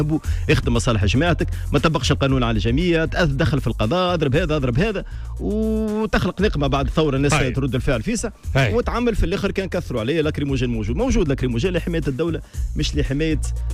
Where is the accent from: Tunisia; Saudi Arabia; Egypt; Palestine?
Tunisia; accent: Tunisian; هكا في لهجتنا التونسية